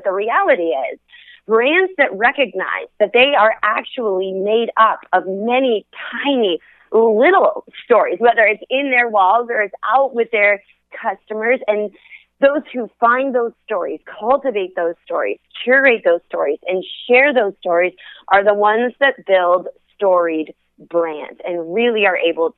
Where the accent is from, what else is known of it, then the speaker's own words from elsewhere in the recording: Minnesota, United States; now in Phoenix, United States; And so I grew up in Minnesota, but now I live in Phoenix.